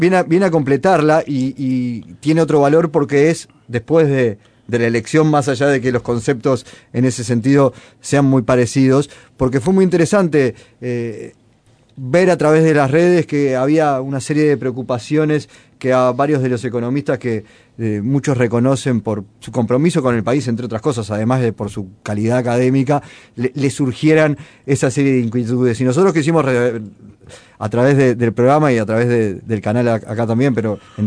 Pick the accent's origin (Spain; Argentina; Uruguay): Uruguay; como uruguayo